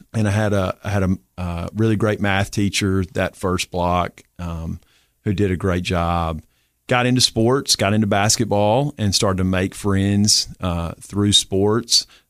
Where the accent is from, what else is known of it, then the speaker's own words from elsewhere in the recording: Nashville, Tennessee, United States; born there; Yeah, I was born in Nashville, Tennessee.